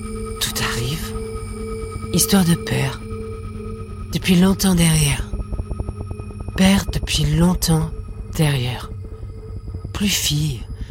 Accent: France; est allemand, je suis française.

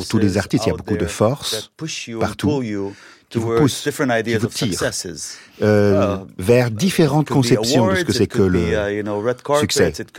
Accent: Jaffa, Tel Aviv District, Israel; French is a second language; Je viens de Jaffa.

